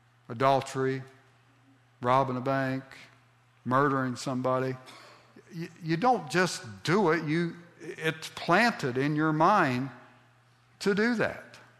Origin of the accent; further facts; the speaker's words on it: Ohio, United States; Now, where I grew up in Southeast Ohio, just country churches, preachers had very little education.